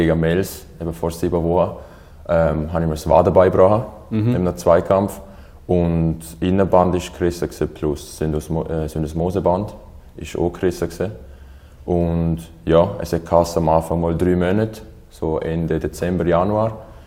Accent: Liechtenstein; ich bin da auf die Welt gekommen, ich bin da aufgewachsen und ja, ich habe mich eigentlich immer schon so wie ein Liechtensteiner gefühlt, weil das ist meine Heimat da.

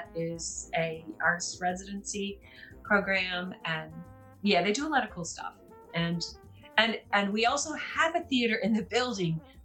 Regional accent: United States; moved away; because I didn't grow up here, obviously. I grew up in the States, and I don't have that kind of background.

